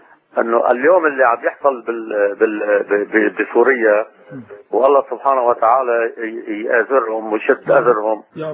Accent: Tripoli, North Governorate, Lebanon; حصلت عندنا في طرابلس

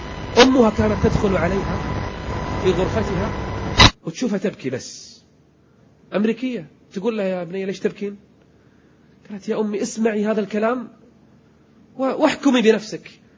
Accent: Kuwait; عندنا في الكويت

